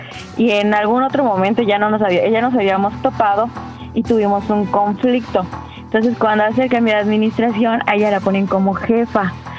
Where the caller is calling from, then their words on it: Yucatán, Mexico; De Yucatán.